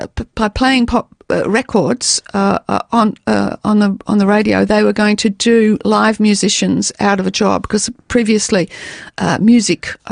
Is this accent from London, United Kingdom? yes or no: no; Derby, East Midlands, United Kingdom; accent: North Country; I'm from Derby, and I had a very thick sort of, you know, North Country accent.